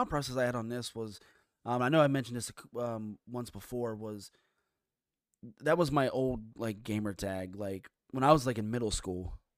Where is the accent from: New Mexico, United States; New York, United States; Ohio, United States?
Ohio, United States; Okay, I'm from Ohio. Okay, Buckeye.